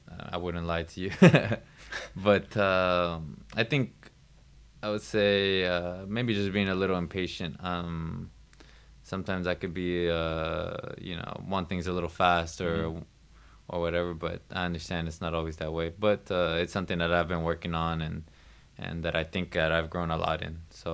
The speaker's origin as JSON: {"language": "English", "town": "Houston", "region": "Texas", "country": "United States", "tie": "born or raised there", "moved": "as an adult", "lives_now": "Sweden", "said": "when I moved to my hometown professional team, the Academy of Houston Dynamo, where I spent probably the next 10 years, three of them being professional and the rest being with the Academy, until I moved here to Sweden."}